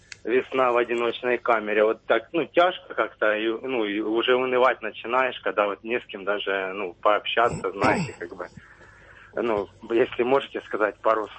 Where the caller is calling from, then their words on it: Denmark; человеку 30 лет, который вот за рубежом живет, и я из Дании вам звоню.